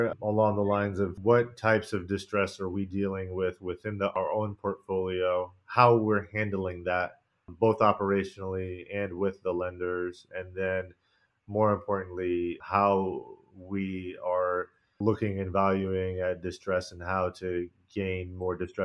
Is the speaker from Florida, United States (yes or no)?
yes; Kissimmee, Florida, United States; I started a basketball training facility in my hometown of Kissimmee, Florida